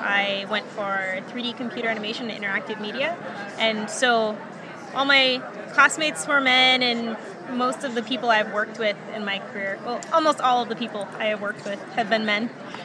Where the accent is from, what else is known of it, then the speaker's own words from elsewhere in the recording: North Carolina, United States; now in Las Vegas, United States; I'm originally from North Carolina.